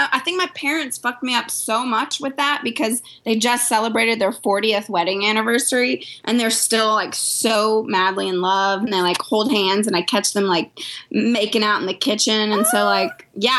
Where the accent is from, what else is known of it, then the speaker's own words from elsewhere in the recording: the South, United States; It's not so much anymore, but like, and I'm from the South